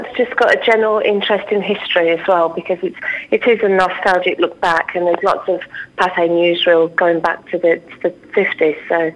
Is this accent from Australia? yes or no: no; Dudley, West Midlands, United Kingdom; Duncan, as I say, is from Dudley, which is my hometown.